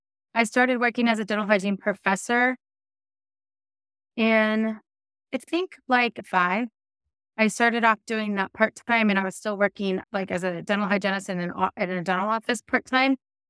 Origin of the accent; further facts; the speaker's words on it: Castle Rock, Washington, United States; where I grew up in Castle Rock, Washington, there were no orthodontists in the area. So I actually had to go to Portland for all of my visits.